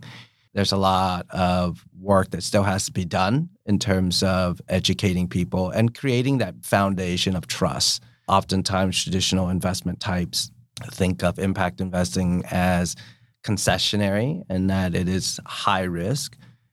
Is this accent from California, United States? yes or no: no; Tulsa, Oklahoma, United States; So growing up in Tulsa, you know, I grew up housing insecure, food insecure, physical insecurity as well.